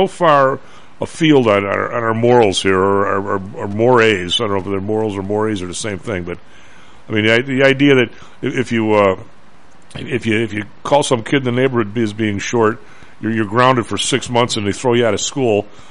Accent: United States; Which is absolutely astounding to me as an American.

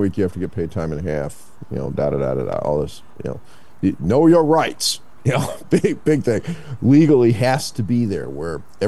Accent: United States; obviously I'm not a Mexican resident, right? I'm an American.

